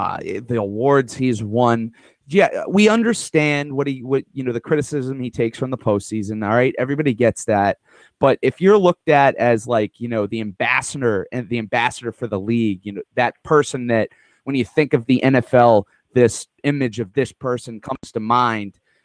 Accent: New England, United States; I grew up in New England.

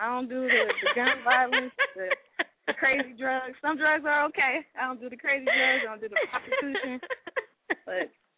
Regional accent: California, United States; Well, I'm from the Bay, so I really want to work with, like

